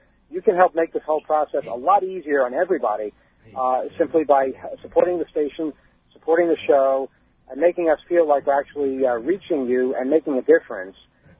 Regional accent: United States; I said, I might be your relative. I'm from the United States.

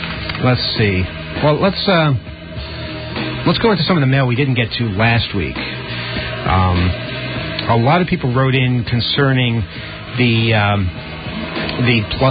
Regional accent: Brazil; I'm from Brazil.

